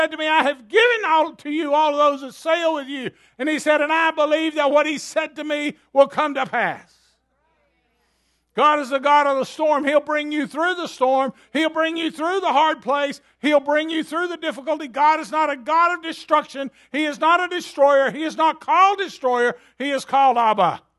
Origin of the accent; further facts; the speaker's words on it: Alabama, United States; moved away; I moved from Alabama to New Jersey. If you've ever been raised, if you're raised in the Deep South, going up there is like a scary proposition.